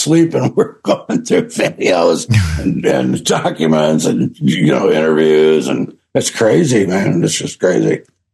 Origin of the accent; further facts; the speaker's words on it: Midwest, United States; I grew up in Baptist churches in the middle of the United States.